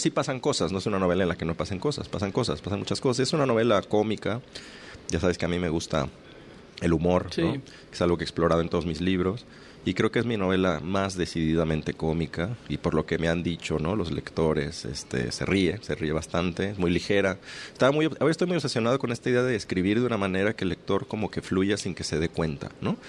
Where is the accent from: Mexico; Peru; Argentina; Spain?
Mexico; Lagos de Moreno, Jalisco; Y ahora estoy volviendo a escribir una novela situada en mi pueblo, en Lagos de Moreno.